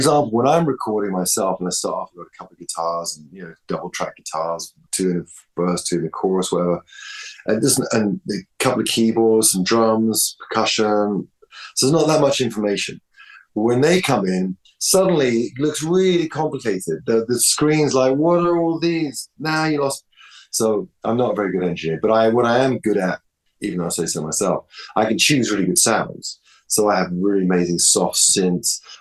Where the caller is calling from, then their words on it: California, United States; My studio in California, in the United States of America.